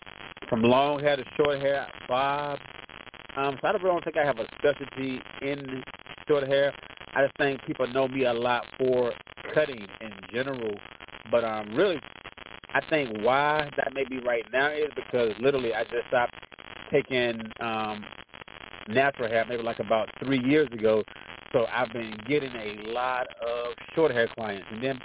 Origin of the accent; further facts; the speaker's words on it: Florida, United States; Hey, I'm a guy from Florida, went to the military, got out of the military, went to beauty school at Dudley University. When I left Dudley's, I moved to one of my favorite cities, Newark, New Jersey, Brick City.